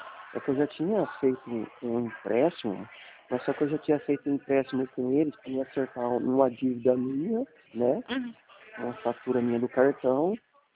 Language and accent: Portuguese; Ribeirão Preto, São Paulo, Brazil; also born or lived in Minas Gerais; now in Leme, Brazil; Eu sou de Ribeirão Preto, né? Mas eu vim passar um tempo aqui em Minas. E hoje eu tô voltando pra lá de novo.